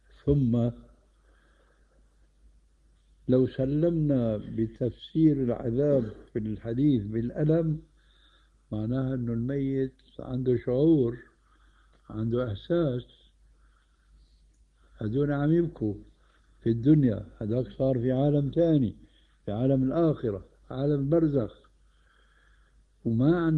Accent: Damascus, Damascus Governorate, Syria; عندنا في دمشق كان عادي سيء جدا

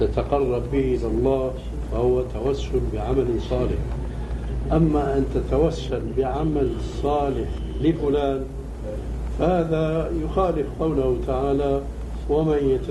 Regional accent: Syria; now in Amman, Jordan; وسوري مثلي

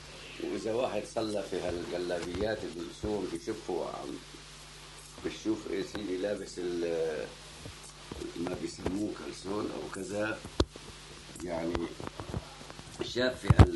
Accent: Aleppo, Aleppo Governorate, Syria; هذا شيء الناس كثير عندنا في حلب هيك صاير.

